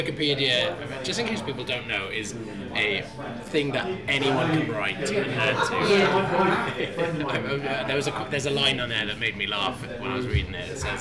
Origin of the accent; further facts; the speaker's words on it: Swansea, Wales, United Kingdom; I'm from Swansea.